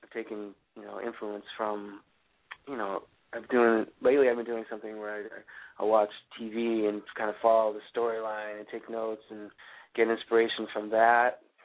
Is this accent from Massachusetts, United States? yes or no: yes; Massachusetts, United States; also born or lived in Oregon / Washington; I moved back to Massachusetts, which is my home state. But previous to that, I had lived in Oregon for close to 20 years in Washington.